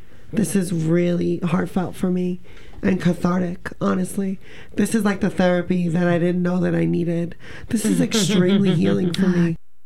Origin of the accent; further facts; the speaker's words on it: New Jersey, United States; So, you know, I'm not from here. I'm from New Jersey. And I moved here a few years ago